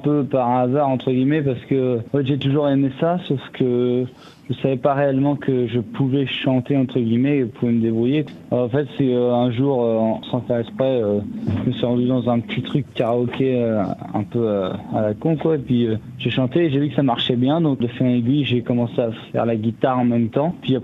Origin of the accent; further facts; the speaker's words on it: Le Mans, Pays de la Loire, France; born there; je suis né au Mans, j'ai commencé à jouer dans la rue du Mans vers 16 ans